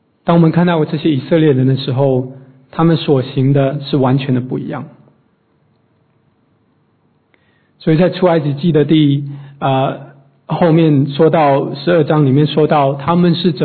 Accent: China; 因为我们中国人很喜欢吃火锅

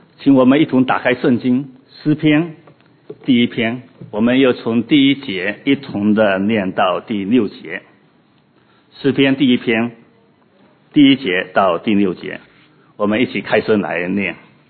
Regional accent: China; 我们从中国过来哈

